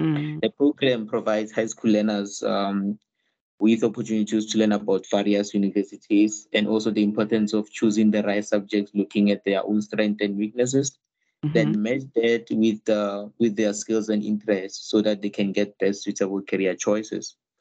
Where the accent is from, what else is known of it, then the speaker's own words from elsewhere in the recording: Pretoria, Gauteng, South Africa; And I'm from Gauteng, Pretoria.